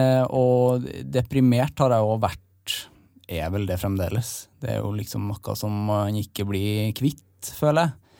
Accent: Trøndelag, Norway; accent: Trøndersk; Jeg snakker trøndersk.

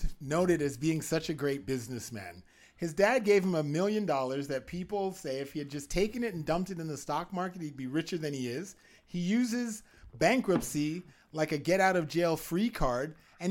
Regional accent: Canada; I'm a Canadian.

